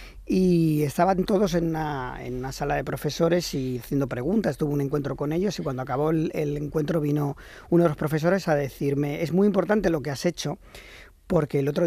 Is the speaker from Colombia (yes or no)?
no; Barcelona, Catalonia, Spain; estuve yo en el barrio donde yo crecí, en la Trinitat Vella, que es un barrio de gente humilde, muy humilde, de Barcelona